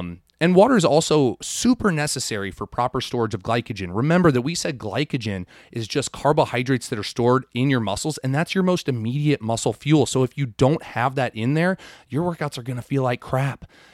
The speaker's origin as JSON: {"language": "English", "country": "United States", "said": "I'm an American, and so I know how much 2 liters is because that's how much Mountain Dew comes"}